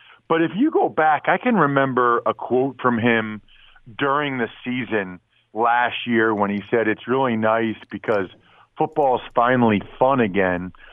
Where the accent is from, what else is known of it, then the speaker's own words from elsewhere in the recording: Pennsylvania, United States; It's been really cool for me growing up outside of Philly.